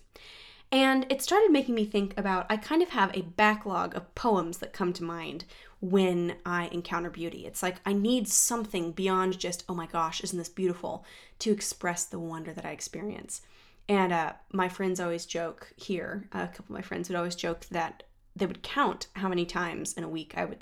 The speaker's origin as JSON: {"language": "English", "region": "Colorado", "country": "United States", "said": "You know, I come from Colorado where we got tons of snow."}